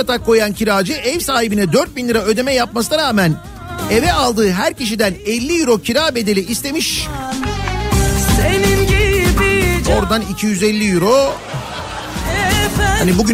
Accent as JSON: {"language": "Turkish", "town": "Fatih", "region": "Istanbul", "country": "Turkey", "tie": "born or raised there", "said": "Hani doğma büyüme Fatihliyim, yani Fatih'in bir semtinde doğdum büyüdüm."}